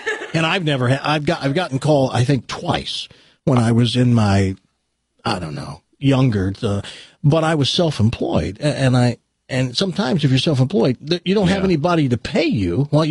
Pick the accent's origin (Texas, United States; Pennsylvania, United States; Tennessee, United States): Tennessee, United States; lived as a little girl in New Memphis. And it was depressing because there are towns, like the town I grew up in Tennessee